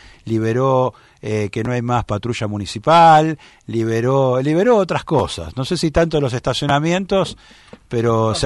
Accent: San Isidro, Buenos Aires Province, Argentina; Yo soy de San Isidro.

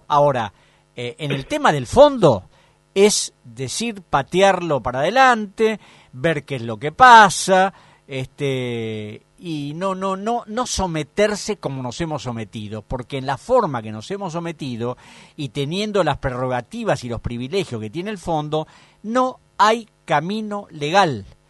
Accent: Argentina; yo como buen cholulo argentino

